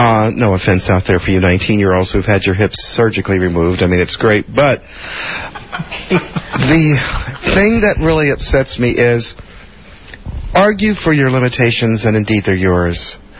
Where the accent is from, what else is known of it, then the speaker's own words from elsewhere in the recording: Laramie, Wyoming, United States; I'm from Laramie, Wyoming